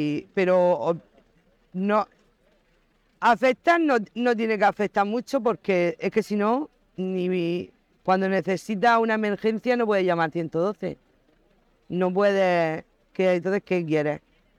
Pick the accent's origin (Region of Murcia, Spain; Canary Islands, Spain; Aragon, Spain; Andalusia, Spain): Region of Murcia, Spain; Galifa; De Galifa, soy de Galifa.